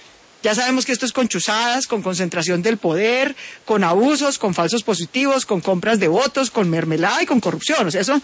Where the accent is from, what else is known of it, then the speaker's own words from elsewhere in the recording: Colombia; aquí todos vamos a seguir siendo colombianos